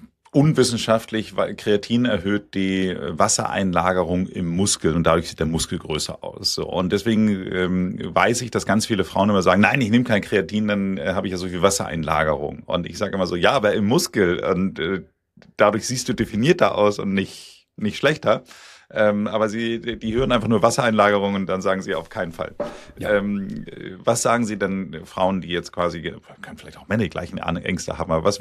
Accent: Hamburg, Germany; ich bin ja ursprünglich aus Hamburg und da läuft man immer um die Alster

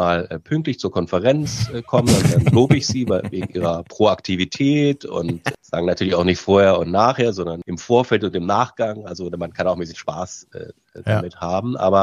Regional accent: Hanover, Lower Saxony, Germany; Aber ich komme aus Hannover ursprünglich.

